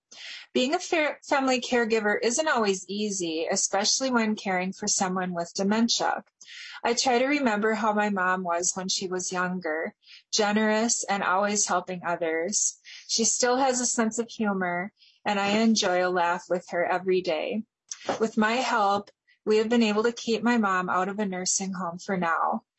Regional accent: Minneapolis, Minnesota, United States; I'm from Minneapolis

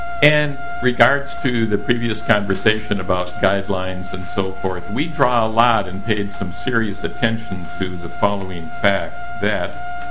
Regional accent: Litchfield, Minnesota, United States; As some of you know, I grew up in Litchfield, Minnesota, and that is a rapidly changing community

